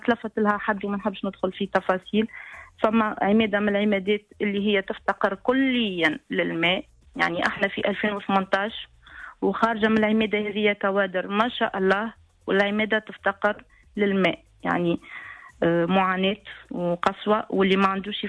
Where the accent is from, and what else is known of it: Tunisia